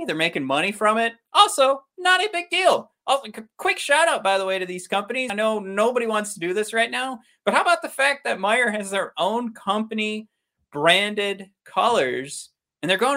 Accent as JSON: {"language": "English", "region": "Michigan", "country": "United States", "said": "Come on. We're from Michigan. Fords, Myers. We know the drill."}